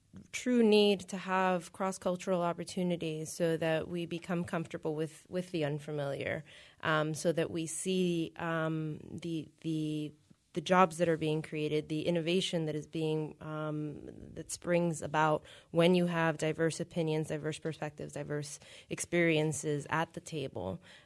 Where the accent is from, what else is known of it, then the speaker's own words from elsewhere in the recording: Miami, Florida, United States; now in Pittsburgh, United States; Yeah, and I'm actually originally from Miami, Florida, and I strongly share the sentiment that Pittsburgh has some of the nicest people I've ever met.